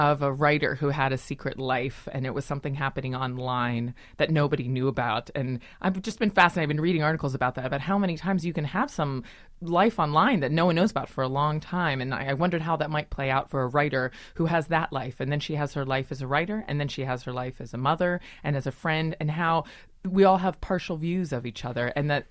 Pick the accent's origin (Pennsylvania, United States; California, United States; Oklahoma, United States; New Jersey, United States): Pennsylvania, United States; also born or lived in Chile / Brazil / New York; I grew up in Appalachia, about 2 hours outside of Pittsburgh.